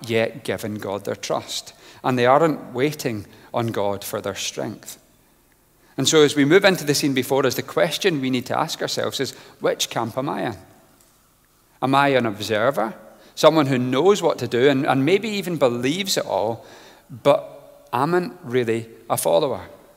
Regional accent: Scotland, United Kingdom; My accent deceives me. I'm from Scotland, and growing up there, I am partial to a wee drink

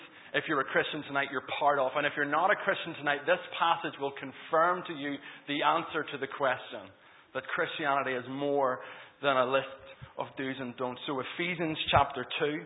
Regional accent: Green Island, Northern Ireland, United Kingdom; I'm from Green Island, and I brought a little posse from Green Island, some of the young people from our church

